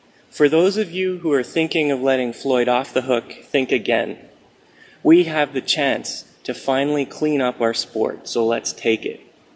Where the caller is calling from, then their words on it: Montreal, Quebec, Canada; from Montreal, Canada.